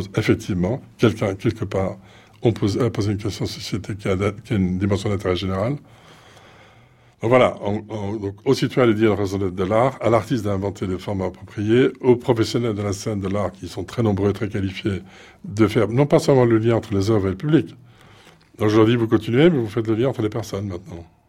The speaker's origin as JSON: {"language": "French", "country": "Belgium", "said": "Alors, en tant que Belge, je vous disais"}